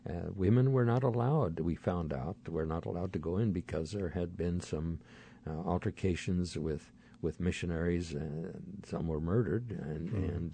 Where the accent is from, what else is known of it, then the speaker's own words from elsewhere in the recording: El Paso, Texas, United States; born there; I was born in El Paso, Texas, on the Mexican border, and my father spoke Spanish